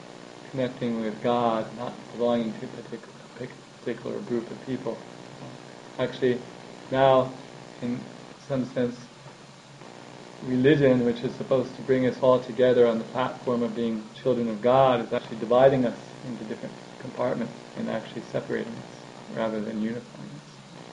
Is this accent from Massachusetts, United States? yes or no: no; New York, United States; I'm actually originally from New York. It was very amazing to me to come here the first time.